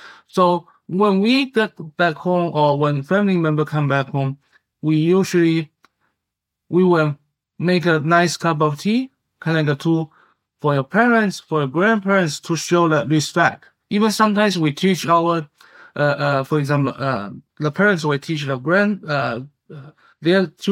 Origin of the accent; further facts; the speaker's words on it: China; because I'm from China. We know it has a rich tea history in my hometown.